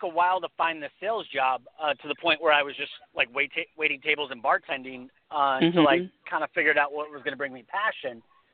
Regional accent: Detroit, Michigan, United States; I'm originally from the Detroit area, so I mean, I know, but it's not like Minnesota cold.

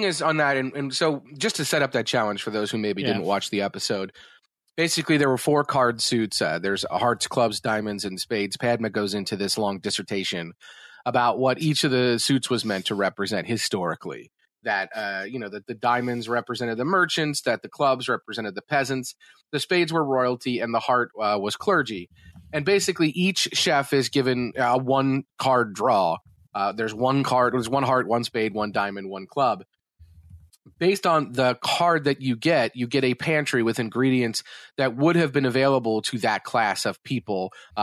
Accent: Brooklyn, New York, United States; Look, when I was growing up in Brooklyn, it was a huge thing.

